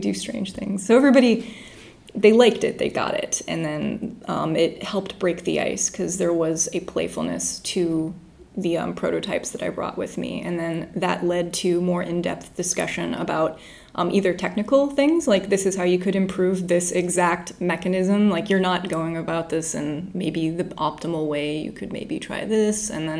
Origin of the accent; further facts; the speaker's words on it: Las Vegas, Nevada, United States; I'm from Las Vegas, Nevada, and I am a kinetic artist who builds robots